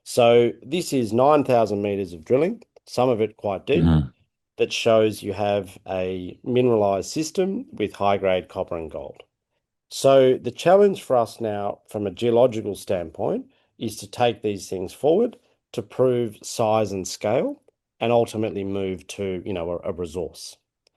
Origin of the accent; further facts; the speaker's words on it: Australia; as an Australian and with a lot of Australian shareholders